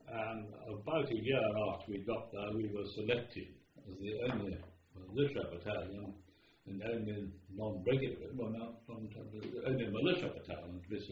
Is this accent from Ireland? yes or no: yes; Ireland; Oh yes, I'm an Irishman. They have an Irish passport.